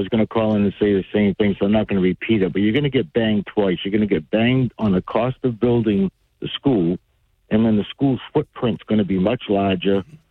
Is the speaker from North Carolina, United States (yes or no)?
no; New Bedford, Massachusetts, United States; And I grew up in New Bedford years ago, and I know in New Bedford they usually get 80%.